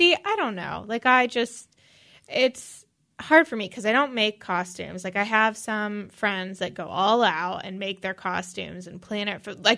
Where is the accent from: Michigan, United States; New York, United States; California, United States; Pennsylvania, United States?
Pennsylvania, United States; Erie; when I grew up in Erie, I had to have some volunteer hours in before I was 16, I think. And so I dressed up at the Erie Zoo